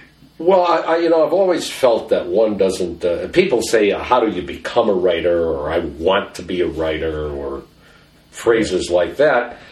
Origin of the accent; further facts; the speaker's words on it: Illinois, United States; As a matter of fact, I had hardly ever been to Wisconsin. I grew up in Illinois.